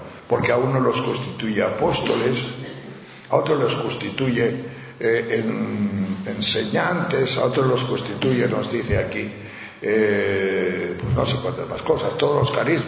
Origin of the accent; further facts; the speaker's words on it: Castile and León, Spain; Yo me acuerdo cuando era pequeño, en mi pueblo de León